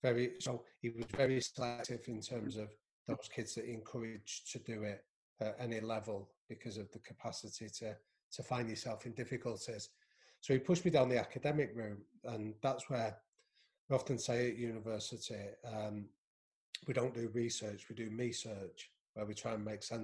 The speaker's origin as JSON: {"language": "English", "town": "Manchester", "region": "North West England", "country": "United Kingdom", "tie": "born or raised there", "said": "so I'm from Manchester originally, I'm from North Manchester, I grew up in a boxing gym"}